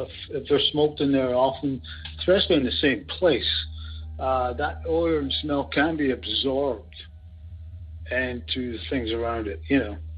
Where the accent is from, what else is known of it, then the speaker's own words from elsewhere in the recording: Scotland, United Kingdom; I was the person from Scotland that said something about his grandmother and everything